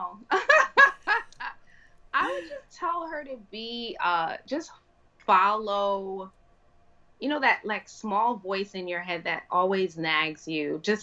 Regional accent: New York, United States; You know, I grew up in New York, fashion all around.

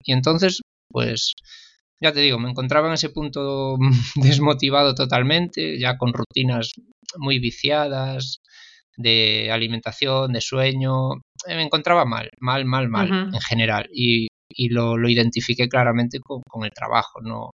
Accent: Galicia, Spain; gallego, de Galicia.

